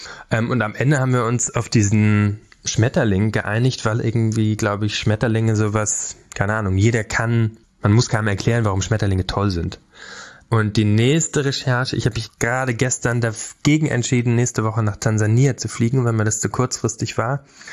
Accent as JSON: {"language": "German", "region": "Brandenburg", "country": "Germany", "tie": "born or raised there", "said": "Ich bin in Brandenburg aufgewachsen, auf dem Dorf."}